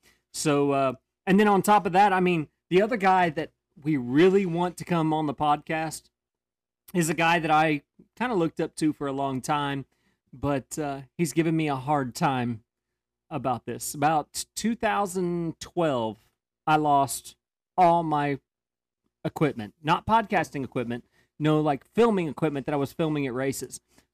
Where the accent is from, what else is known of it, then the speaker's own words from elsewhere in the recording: Oklahoma, United States; Yeah, well, I'm from Oklahoma. I'm a 20 minutes south.